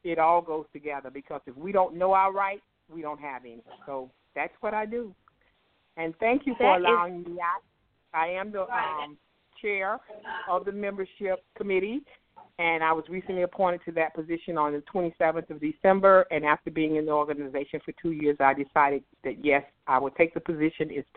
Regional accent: Miami, Florida, United States; And I am from Miami, Florida

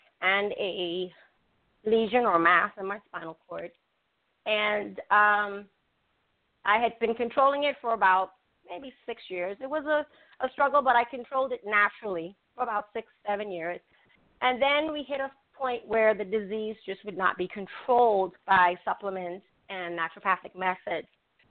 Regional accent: Bahamas; also born or lived in Italy / Japan / Spain / Puerto Rico; now in Hawaii, United States; I grew up in the Bahamas, and I am a military spouse, as you mentioned. I have lived pretty much around the world. I have lived in Italy, Japan, Spain, Puerto Rico, and I've done a little bit in the continental U.S.

